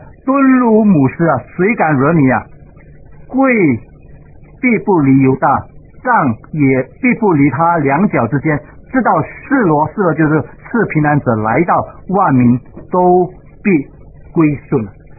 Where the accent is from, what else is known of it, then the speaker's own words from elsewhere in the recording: Singapore; 不像我们新加坡人，新加坡人盼望什么？